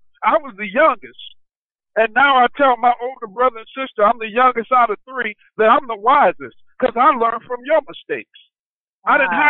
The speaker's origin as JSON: {"language": "English", "town": "Pittsburgh", "region": "Pennsylvania", "country": "United States", "lives_now": "Spokane, United States", "said": "I'm from Pittsburgh, PA myself, but I'm living in Spokane"}